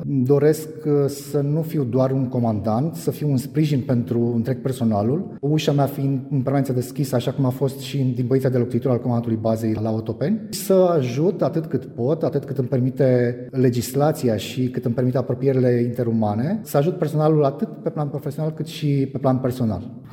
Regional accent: Romania; Mândria de a fi român, de a mă naște aici, de a crește în continuare în România

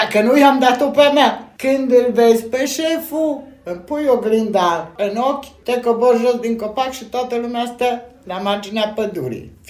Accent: Reșița, Caraș-Severin, Romania; eram din Reșița și cunoșteam toate dealurile din împrejurim și poienițele

